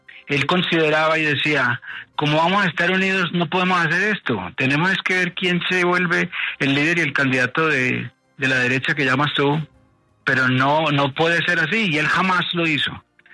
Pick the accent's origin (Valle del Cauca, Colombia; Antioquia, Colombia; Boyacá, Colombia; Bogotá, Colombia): Antioquia, Colombia; Medellín; born there; yo nací en Medellín en 1952, tengo 72 años